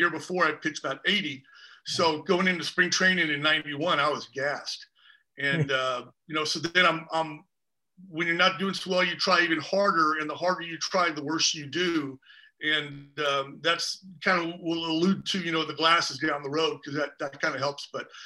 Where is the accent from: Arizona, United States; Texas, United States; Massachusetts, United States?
Texas, United States; Houston; So yeah, I grew up in Houston, Texas, and I was all ready to go to University of Texas and walk on.